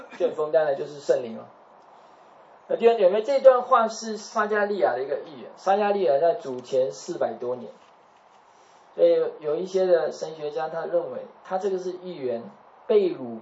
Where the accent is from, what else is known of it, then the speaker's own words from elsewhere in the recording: China; 不要说我们中国人是一盘散沙